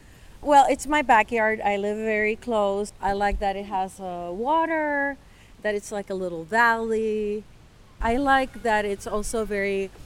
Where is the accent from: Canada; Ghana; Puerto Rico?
Puerto Rico; I'm originally from Puerto Rico.